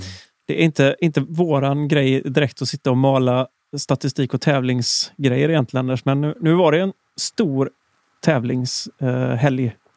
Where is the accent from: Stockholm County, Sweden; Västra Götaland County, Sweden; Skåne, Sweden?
Västra Götaland County, Sweden; Gothenburg; vi har sällan haft snö i Göteborg heller faktiskt